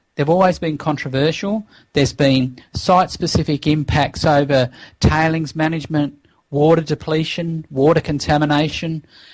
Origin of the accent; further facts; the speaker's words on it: Australia; as Australian activists, as Australian people who want to see this country stop playing a negative role in fueling an industry that is so contaminating and contentious